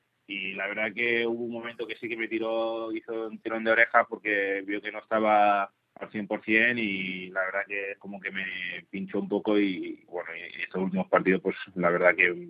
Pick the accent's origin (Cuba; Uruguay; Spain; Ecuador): Spain; Granollers, Catalonia; born there; desde mi hermano mayor hasta mi hermana chica somos nacidos en Granollers.